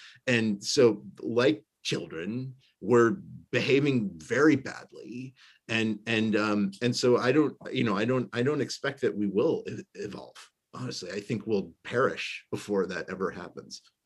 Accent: Chicago, Illinois, United States; also born or lived in New York / Los Angeles; I'm a city boy, I grew up in Chicago, and then I lived in New York, you know, I lived in LA. I've only ever lived on pavement.

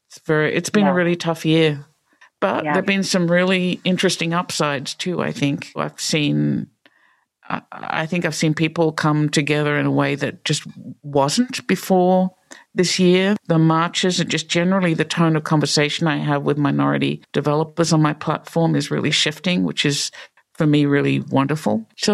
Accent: Australia; moved away as an adult; now in Pittsburgh, United States; you might have noticed I don't have a Pittsburgh accent, right? So I grew up in Australia and came to the United States to do a master's in New York and unexpectedly ended up in Pittsburgh

